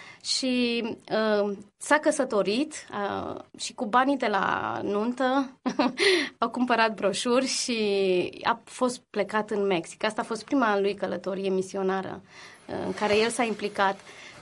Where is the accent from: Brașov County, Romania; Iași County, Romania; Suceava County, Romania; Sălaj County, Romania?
Brașov County, Romania; Codlea; După 3 ani de zile m-am întors în Brașov, pentru că eu sunt deloc din Brașov, sunt din orașul Codlea. Și m-am întors înapoi